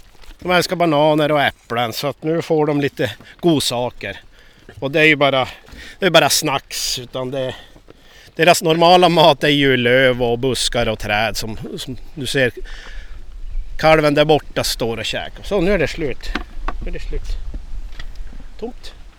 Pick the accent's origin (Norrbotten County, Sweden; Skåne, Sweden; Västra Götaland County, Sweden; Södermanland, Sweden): Norrbotten County, Sweden; Piteå; Och för att jag kom ursprungligen från Piteå och flyttade upp hit för, ja, vad är det nu, 12 år sedan tror jag.